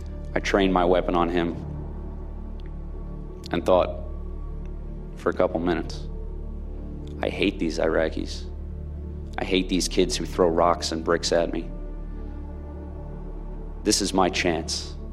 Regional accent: Bellmore, New York, United States

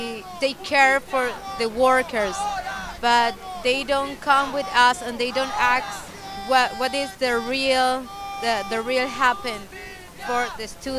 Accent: Paraguay; English is a second language; now in United States; from Paraguay. I'm come here for Culture Exchange, J-1 visa program.

